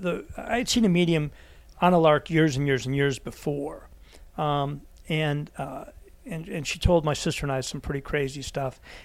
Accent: Ireland; But being Irish, you like to hold on to grudges.

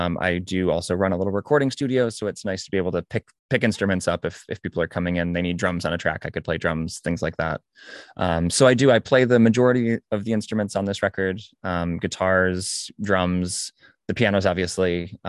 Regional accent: Fredonia, New York, United States; As you say, I'm from Fredonia, grew up going to the Opera House and seeing that whole transformation.

